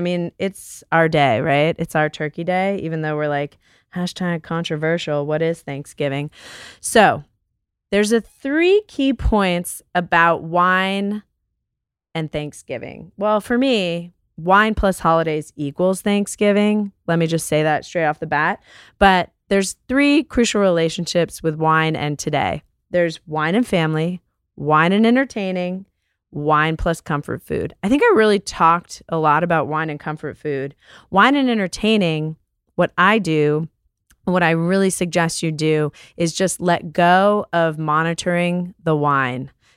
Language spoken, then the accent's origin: English; New York, United States; if you're at my house and growing up in New York, you have a roasted root veg, turnip, parsnip